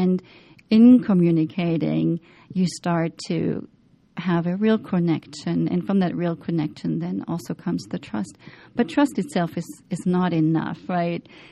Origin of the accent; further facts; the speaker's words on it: Worms, Rhineland-Palatinate, Germany; now in United States; I'm from Germany, a city called Worms.